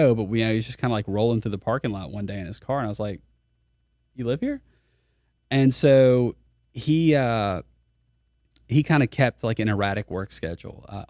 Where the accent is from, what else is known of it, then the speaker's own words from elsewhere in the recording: Baton Rouge, Louisiana, United States; I am from Baton Rouge.